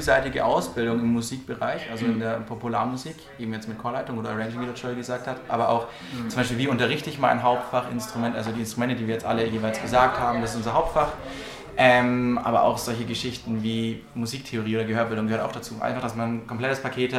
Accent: Lauf an der Pegnitz, Bavaria, Germany; now in Dinkelsbühl, Germany; Also ich komme aus Lauf ursprünglich bei Nürnberg und bin jetzt seit anderthalb Jahren da halt in Dinkelsbühl

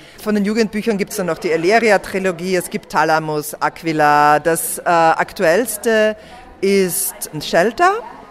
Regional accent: Vienna, Austria; Ja, also ich lebe in Wien, ich bin da auch her, also ich bin Wienerin.

